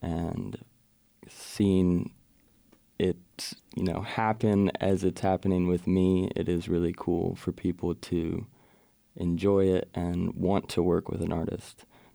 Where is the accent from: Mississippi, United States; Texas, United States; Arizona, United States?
Texas, United States; Waco; Born and raised in Waco. Never thought I would end up going to Baylor and sticking around, but I did